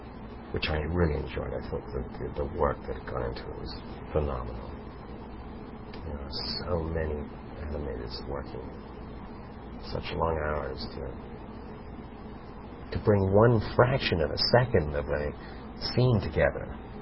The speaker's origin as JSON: {"language": "English", "region": "London", "country": "United Kingdom", "tie": "born there", "said": "I was born in London."}